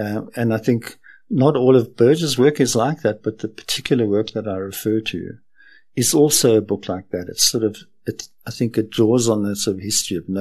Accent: Pretoria, Gauteng, South Africa; now in Johannesburg, South Africa; I didn't grow up in Johannesburg, so I'm not born and bred Joburg. Mm. I grew up in Pretoria and came to Johannesburg when I came to study at Wits.

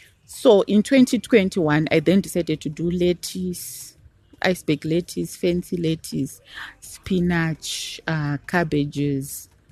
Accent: Guruve, Mashonaland West, Zimbabwe; So we could go, by the way, I come from Guruwe.

